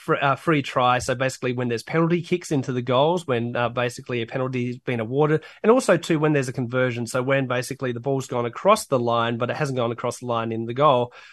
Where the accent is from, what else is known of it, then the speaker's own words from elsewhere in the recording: Australia; as an Australian, I hate to say it